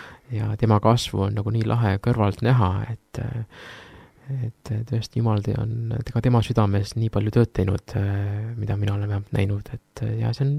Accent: Saare County, Estonia; ma õpin ka Tallinnas seminaris ja ma olen ka siin saare inimene ja põline saarlane

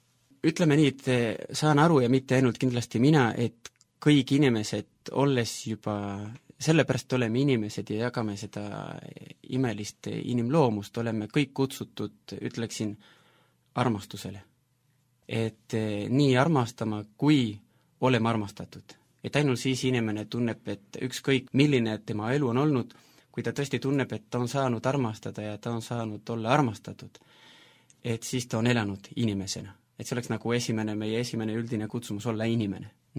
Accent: Buenos Aires, Argentina; Estonian is a second language; moved away as an adult; also born or lived in Finland; now in Estonia; ma olen sündinud Argentiinas, Argentiina pealinnas, Buenos Airesis. Ja noh, seal elasin 20 aastat. Juhl hetkel otsustasin minna õppima Helsingi ülikooli, ehk koolisin Soome. Elasin Soomes 7 aastat

